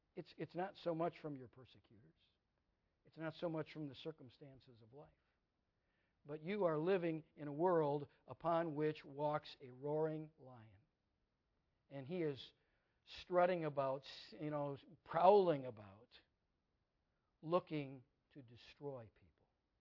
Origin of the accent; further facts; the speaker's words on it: Minnesota, United States; Now, you know, I'm from Minnesota, and there are lots of deer crossing signs, but none of them warn us about lions.